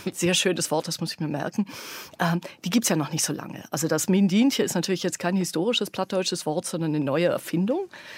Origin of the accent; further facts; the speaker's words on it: Swabia, Germany; now in elsewhere; Ich stamme aus dem Schwäbischen und bin aber seit ganz langer Zeit nicht mehr dort wohnhaft